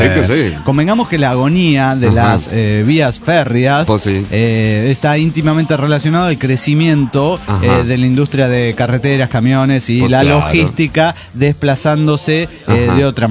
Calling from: San Luis, Argentina; de San Luis, Argentina.

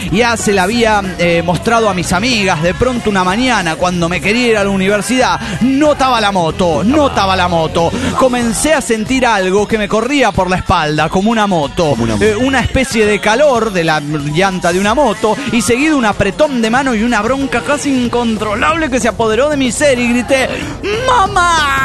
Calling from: Morelia, Michoacán, Mexico; de Morelia, Michoacán, México.

